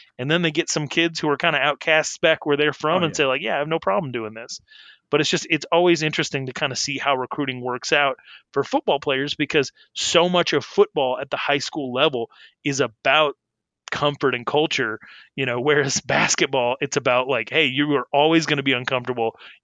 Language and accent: English; Arizona, United States; also born or lived in Wyoming, United States; I've sort of lived my whole life in the footprint that I grew up in. I'm from Wyoming. I came up in Arizona